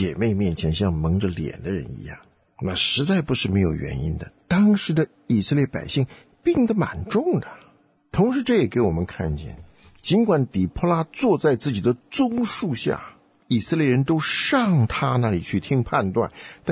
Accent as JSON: {"language": "Chinese", "country": "Taiwan", "moved": "as an adult", "lives_now": "United States", "said": "我是从台湾来的，我在台湾的时候没有信主，20来岁出国留学，到美国才信主"}